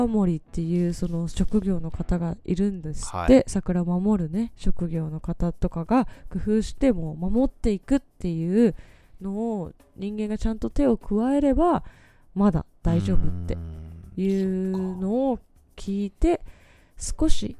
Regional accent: Sagamino, Kanagawa, Japan; 私の地元の、あの相模野の方、

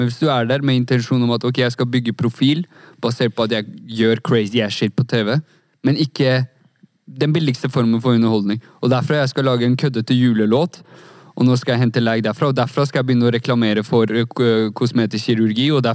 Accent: Kongsberg, Buskerud, Norway; Jeg vokste opp i Kongsberg. Det var buss to ganger i timen.

